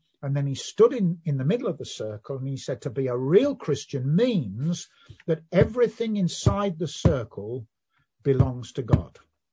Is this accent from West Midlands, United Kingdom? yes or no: yes; Birmingham, West Midlands, United Kingdom; If you haven't worked out already, I'm a Brummie